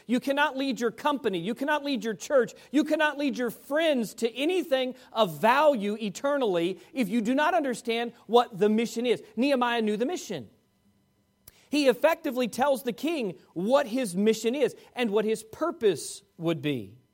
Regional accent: Fairfax, Virginia, United States; My high school principal, Gil Hansen, at Fairfax Baptist Temple Academy, where I grew up in Fairfax, Virginia

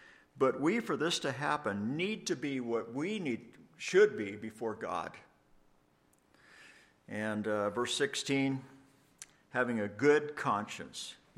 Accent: United States; You know, I'm an American missionary pastor who lives in reasonable tranquility.

